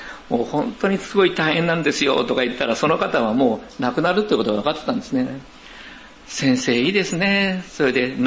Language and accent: Japanese; Fukuoka, Japan; 私、福岡の出身ですけれども、太宰府天満宮で有名な